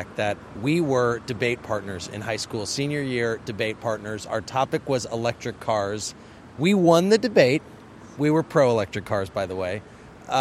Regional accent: Champaign-Urbana, Illinois, United States; grew up in my hometown of Champaign-Urbana, Illinois, and was in my high school class.

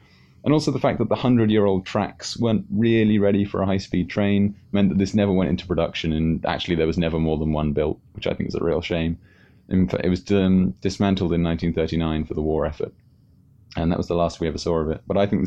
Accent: London, United Kingdom; I'm from London

